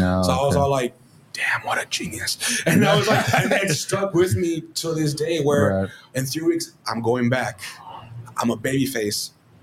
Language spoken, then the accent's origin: English; Texas, United States; And I'm like, yes, sir, but I'm from the Rio Grande Valley.